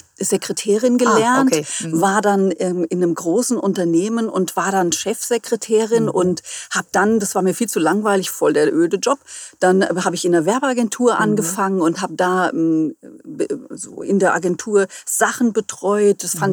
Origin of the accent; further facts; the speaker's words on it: Hesse, Germany; now in Hamburg, Germany; Ich komme ursprünglich aus dem Hessenland, bin dort auch geboren, also in der Nähe von Friedberg. Also es ist so ein Stück hinter Frankfurt. Und lebe aber seit 2021 in Hamburg.